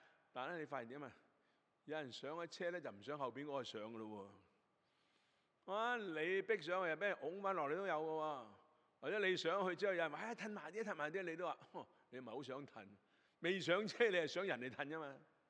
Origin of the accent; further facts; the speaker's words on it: China; 因為我哋中國人最睇重係咩啊？